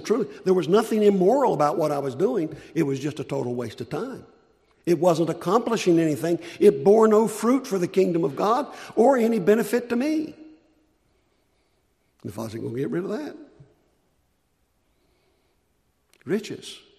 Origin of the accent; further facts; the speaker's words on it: United States; Now, I'm not ashamed as an American, and I understand if he's been pleased to let me have it. But we Americans have no right to complain, none of us.